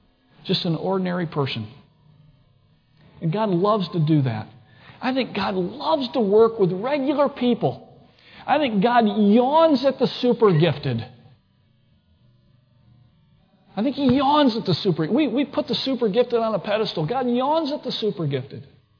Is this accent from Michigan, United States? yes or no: yes; Bath, Michigan, United States; I mean, I grew up in Bath, Michigan, of all places.